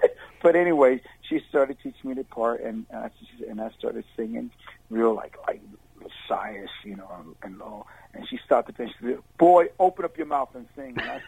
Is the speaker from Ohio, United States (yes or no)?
yes; Youngstown, Ohio, United States; I grew up in Youngstown, Ohio, and to be accurate, I was not a musician.